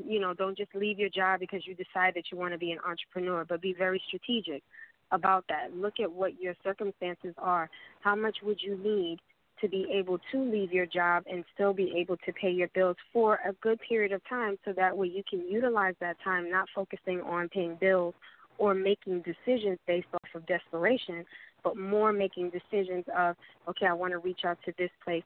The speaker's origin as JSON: {"language": "English", "region": "New York", "country": "United States", "said": "And I'm from New York. I got that hustler spirit."}